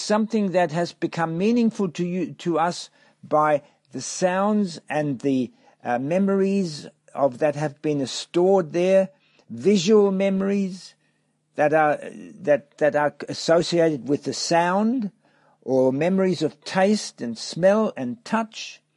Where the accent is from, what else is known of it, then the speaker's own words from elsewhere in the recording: Germany; moved away; I was brought up in Germany, and the German music was really meaningful to me because I grew up with that. But when I came to some other kind of country, it was different